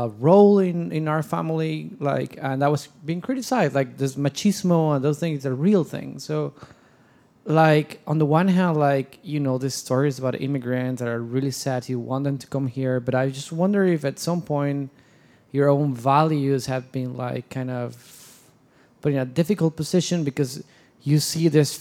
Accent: Mexico; now in United States; I've just been here in the U.S. for, like, maybe 11 months so far. I grew up in Mexico.

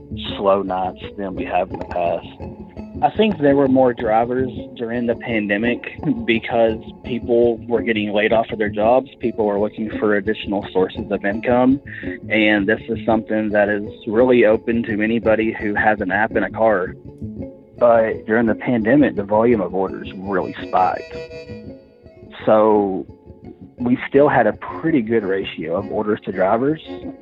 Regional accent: White Oak, Texas, United States; I am from White Oaks, Texas, and I am a delivery driver.

